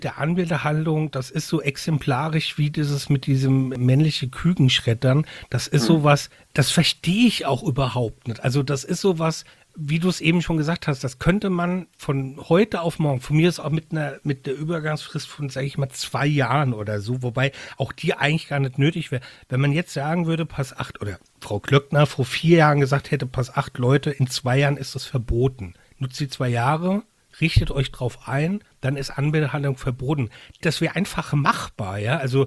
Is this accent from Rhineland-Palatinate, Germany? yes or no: yes; Rhineland-Palatinate, Germany; ich komme aus Rheinland-Pfalz